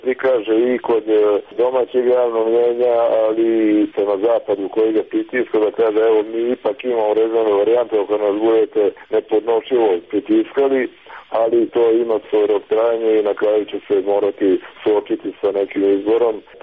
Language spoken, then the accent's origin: Serbian; Serbia; i kod nas u Srbiji